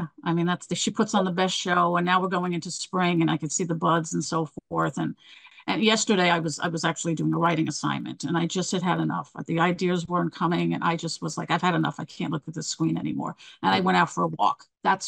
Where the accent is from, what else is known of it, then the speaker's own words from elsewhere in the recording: New York, United States; And being a New Yorker, you're always on.